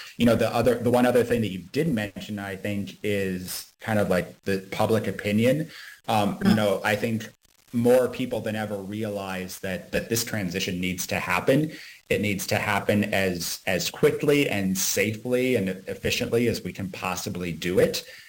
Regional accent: Minnesota, United States; I grew up in Minnesota. My family had 55 acres of land where a lot of it was, my parents had a Christmas tree farm for a while.

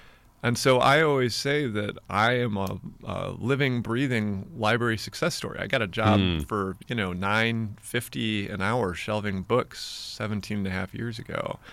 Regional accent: Griffith, Indiana, United States; also born or lived in Chicago; I grew up primarily in Northwest Indiana, in a little suburb called Griffith, really close to Gary.

